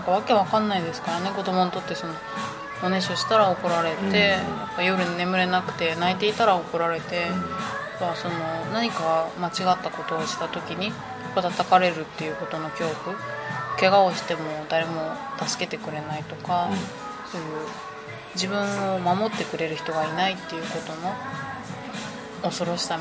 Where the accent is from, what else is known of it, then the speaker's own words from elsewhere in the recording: Ehime, Japan; まあ、愛媛が出身なんですけど私、